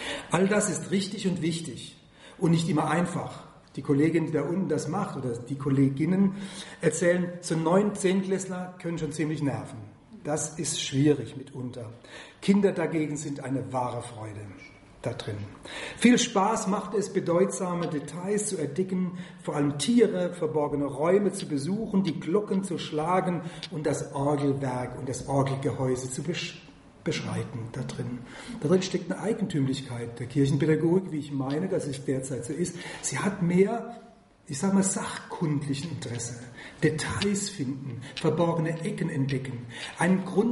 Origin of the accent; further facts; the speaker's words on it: Germany; accent: Kurpfälzisch; Ja, ich bin Kurpfälzer, ich bin es gerne